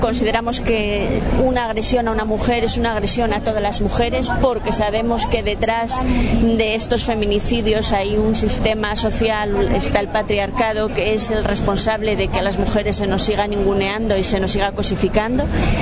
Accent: Asturias, Spain; vengo de Asturias y pues nada, desde allí intentamos organizar en la medida de todas nuestras posibilidades la mayor representación posible de mujeres

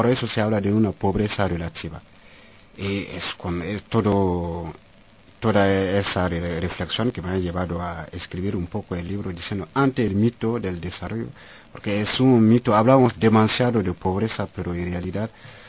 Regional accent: Ouagadougou, Centre, Burkina Faso; De Burkina Faso, del centro Ouagadougou. Pero soy un sacerdote de la diócesis de Fadam-Gourma, al este del país.

